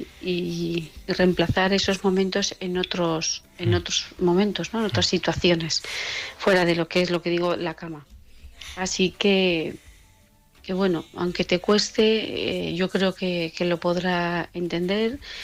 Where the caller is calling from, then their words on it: Huesca, Aragon, Spain; de Huesca.